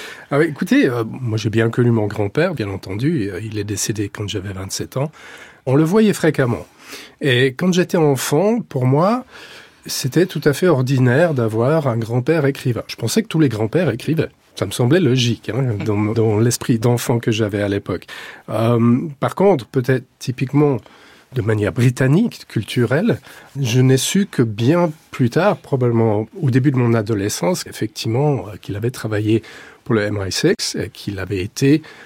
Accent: Switzerland; dans la maison de mon enfance, en Suisse

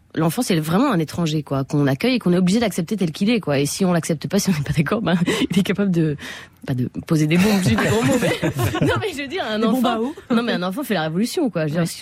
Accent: Bordeaux, Nouvelle-Aquitaine, France; C'est moi, je suis de Bordeaux, donc.

